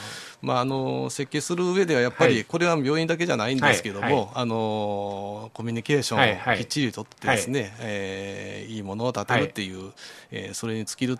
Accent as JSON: {"language": "Japanese", "region": "Kyoto", "country": "Japan", "tie": "born or raised there", "said": "地元の京都で、うん、お仕事をできればなと思っております。"}